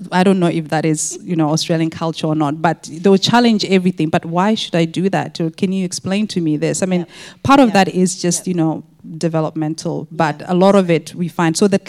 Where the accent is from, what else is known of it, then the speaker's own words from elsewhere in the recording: Botswana; he's from Zimbabwe, I'm from Botswana, very similar countries